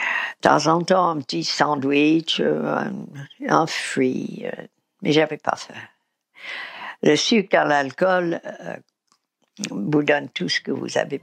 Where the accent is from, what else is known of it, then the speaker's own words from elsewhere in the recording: United States; French is a second language; moved away; je me suis habillée avec un blue jeans, parce que je suis américaine